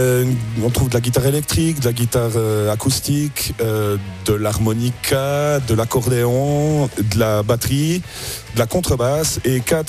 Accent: Le Locle, Neuchâtel, Switzerland; Ouais, moi, je viens du Locle

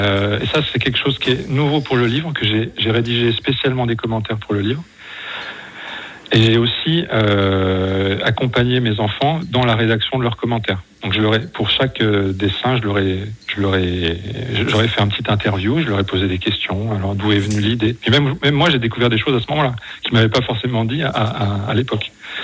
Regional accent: France; Et moi, je suis français.

